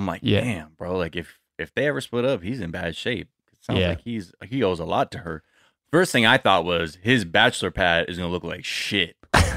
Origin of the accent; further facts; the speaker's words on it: West Coast, United States; like I'm from the West Coast, like I fuck with all rap